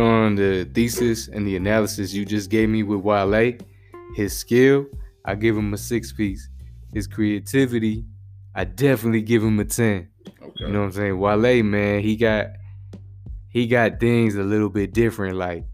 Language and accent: English; New England, United States; Look, I'm from the East, I'm from North, I'm from New England, so I mean, all I know is East Coast